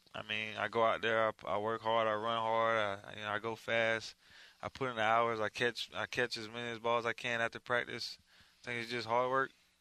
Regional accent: Fort Lauderdale, Florida, United States; also born or lived in Coconut Creek; Well, I ain't from Coconut Creek. I just went to high school there, really. I'm from Fort Lauderdale, Florida.

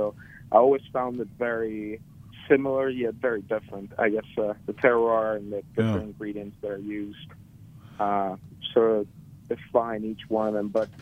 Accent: Venezuela; moved away as an adult; now in New Orleans, United States; I'm born and raised in Venezuela, but faith brought me to New Orleans about 15 years ago.

